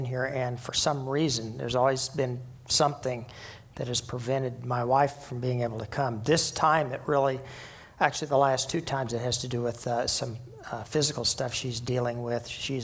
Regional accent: Oklahoma, United States; when I was a kid, I grew up in Oklahoma, and we grew up handling guns, hunting.

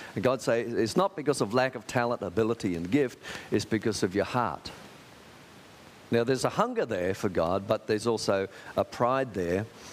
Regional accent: Australia; now in China; I'm from Australia, the land of koalas and kangaroos.

